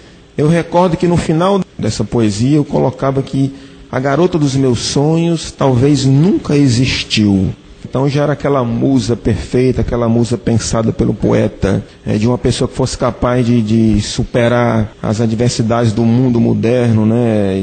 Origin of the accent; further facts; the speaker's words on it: Juazeiro do Norte, Ceará, Brazil; born there; also born or lived in Fortaleza; eu perdi esse bloquinho nas minhas mudanças, da cidade de Juazeiro do Norte, onde eu nasci, para Fortaleza, etc, etc.